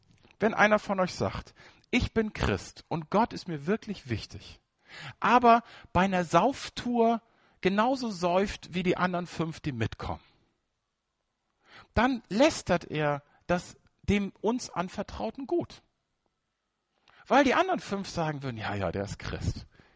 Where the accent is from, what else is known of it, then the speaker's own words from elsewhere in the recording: Schleswig-Holstein, Germany; In Nordfriesland, wo ich groß geworden bin